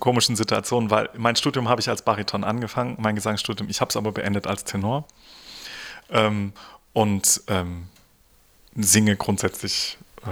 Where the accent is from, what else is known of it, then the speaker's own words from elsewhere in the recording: Dresden, Saxony, Germany; born there; mein Großvater war Kreuzkantor in Dresden und ich bin auch in Dresden geboren